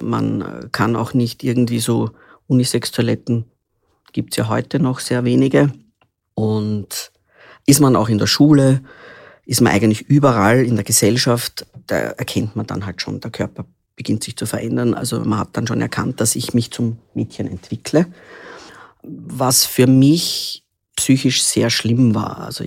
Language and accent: German; Vienna, Austria; born there; Ich bin in Wien geboren, 1975 schon, also ich habe schon ein paar Jahre hinter mir. … bin ein Einzelkind